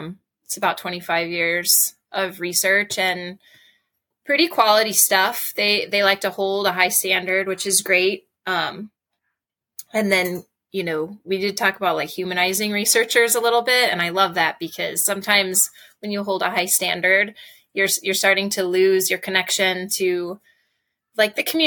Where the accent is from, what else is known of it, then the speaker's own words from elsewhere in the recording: California, United States; moved away as an adult; now in Hawaii, United States; I moved here to Hawaii when I was 18 from California